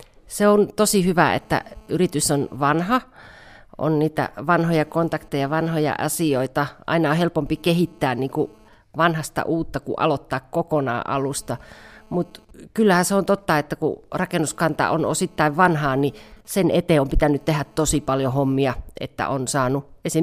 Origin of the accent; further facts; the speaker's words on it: Kitee, North Karelia, Finland; mä oon Kitteeltä kotosi oleva maatalon tyttö